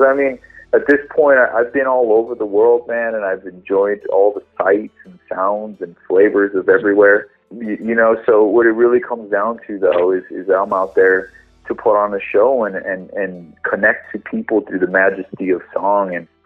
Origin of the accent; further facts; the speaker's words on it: El Paso, Texas, United States; now in Las Vegas, United States; like I'm from a town called El Paso originally. I live in Las Vegas now, but I'm originally from El Paso.